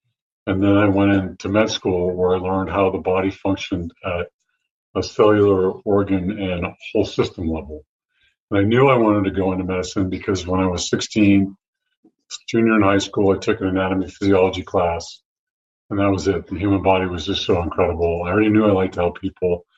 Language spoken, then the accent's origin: English; Monterey, California, United States; born there; I was born in Monterey. She had me for 10 days and then gave me up to an orphanage and adopted 9 months later.